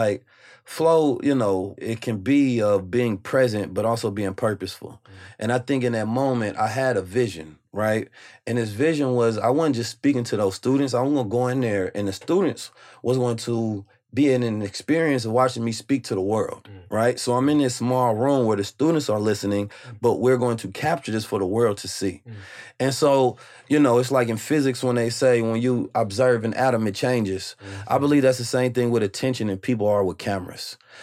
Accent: Oakland, California, United States; also born or lived in St. Louis; So I moved from St. Louis at 2 years old. I was in Oakland probably till around, you know, somewhere around teenage years, where I went to middle school in St. Louis.

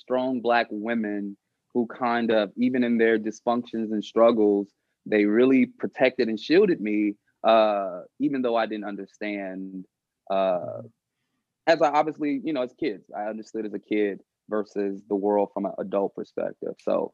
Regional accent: Chicago, Illinois, United States; I'm a Chicago native. I grew up what would be called a hybrid Chicagoan. So I was a West Sider and a South Sider equally.

